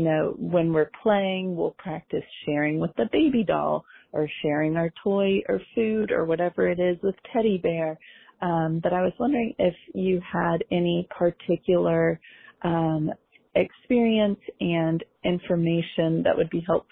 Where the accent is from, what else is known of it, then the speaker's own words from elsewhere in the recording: Philadelphia, Pennsylvania, United States; I am from Philadelphia.